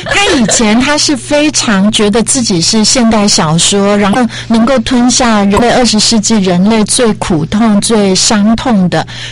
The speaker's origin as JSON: {"language": "Chinese", "region": "Penghu County", "country": "Taiwan", "said": "因为我是澎湖人，所以我家里比较有一些有趣的乡野的这种事"}